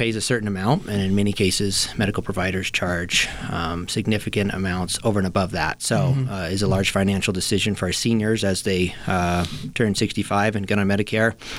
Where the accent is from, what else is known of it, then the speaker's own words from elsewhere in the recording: Lander, Wyoming, United States; also born or lived in San Diego, United States; So I grew up in Lander, and then like most high school students, thought it was the worst place in the world and moved away for about 14 years. I went to Laramie for 5 years